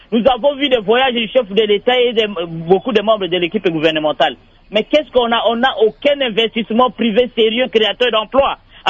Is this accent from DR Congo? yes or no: yes; Katako-Kombe, Sankuru, DR Congo; chez nous, à Katakokombe, là-bas, les gens meurent de faim.